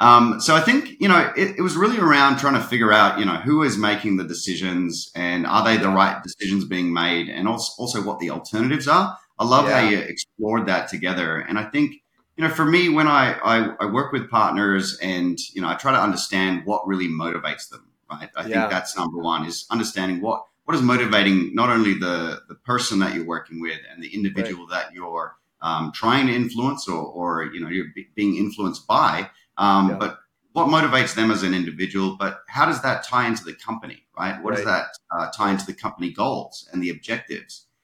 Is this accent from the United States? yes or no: no; Australia; accent: Australian; I was working for a number of different ISVs, both in Australia, you can probably tell by my accent, and obviously in the Americas as well.